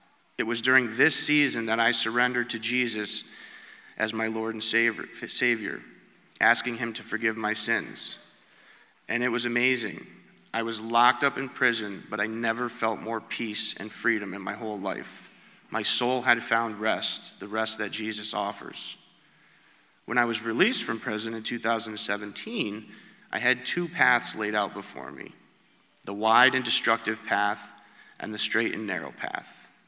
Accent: Rotterdam, South Holland, Netherlands; I was born here in Rotterdam, raised here. I was raised Catholic.

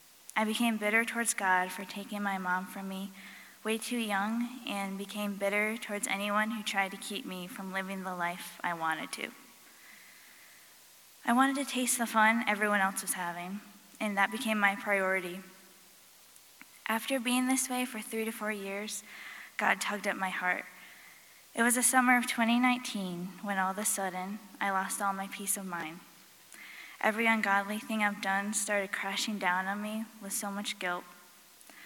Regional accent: Amsterdam, New York, United States; I was born and raised in Amsterdam, New York, and I was brought up in a Christian home

